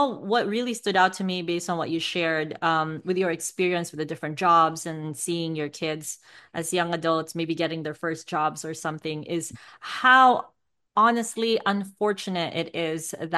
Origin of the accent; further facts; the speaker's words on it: Philippines; now in United States; I grew up in the Philippines, and for people like me, America was the finish line.